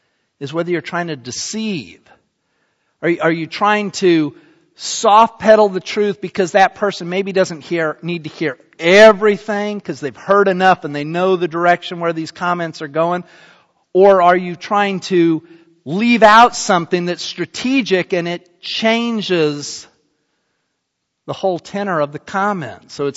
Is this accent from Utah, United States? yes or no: yes; Salt Lake City, Utah, United States; I grew up in Salt Lake City where the Mormons are headquarters